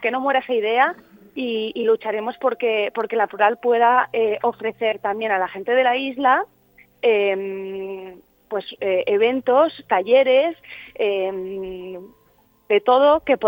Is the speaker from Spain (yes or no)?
yes; Formentera, Balearic Islands, Spain; yo pues soy de Formentera y que desde pequeña pues siempre decía, ¿no?